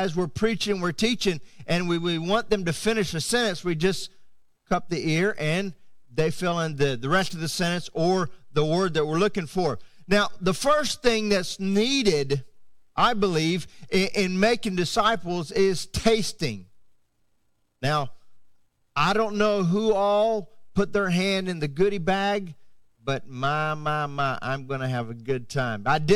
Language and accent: English; Haiti; first language Haitian Creole; English is a second language; I went to Haiti as a missionary kid at 1 year old, and I grew up speaking Creole and English, and so I always keep my eye open for if I see some Haitians, because that's actually my first language. English is my second.